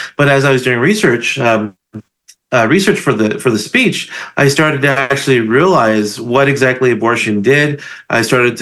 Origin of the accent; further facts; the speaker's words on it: California, United States; moved away as an adult; now in Las Cruces, United States; I'm actually from California. I lived out there for the first 40 years of my life.